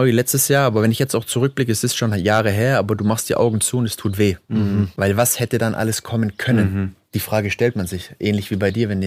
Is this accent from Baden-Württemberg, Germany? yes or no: yes; Baden-Württemberg, Germany; was ich natürlich mir auch als Schwabe nie ausgemalt habe, mal eine Frau aus dem Norden kennenzulernen und auch zu heiraten.